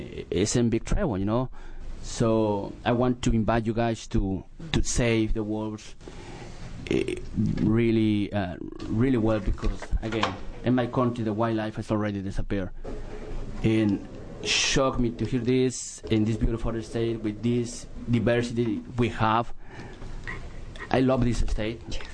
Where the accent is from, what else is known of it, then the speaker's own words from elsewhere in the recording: Mexico; I'm from Mexico.